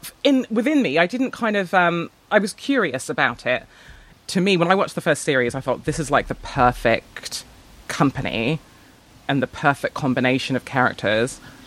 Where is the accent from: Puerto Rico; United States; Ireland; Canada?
Canada; I'm from Canada. I'm not originally from here. I've come from a really kind of weird middle class background.